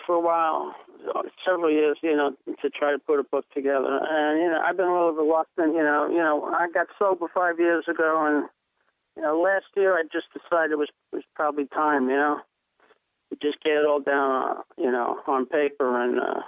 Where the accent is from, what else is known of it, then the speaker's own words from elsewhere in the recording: New York City, New York, United States; It's from the time I was a kid growing up in the Bronx